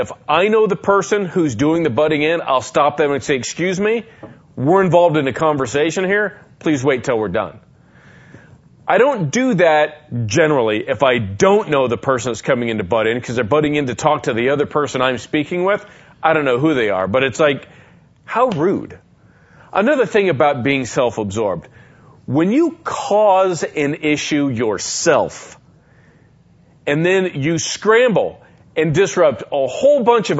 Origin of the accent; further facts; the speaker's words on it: Las Vegas, Nevada, United States; For my entire life growing up in Las Vegas, Valley Hospital was a place to go.